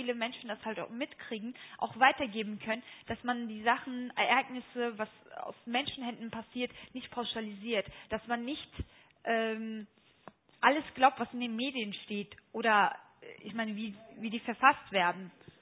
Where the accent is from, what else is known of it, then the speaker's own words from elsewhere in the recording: Germany; Und wenn ich dann sage, ich komme aus Deutschland, reicht das auch nicht.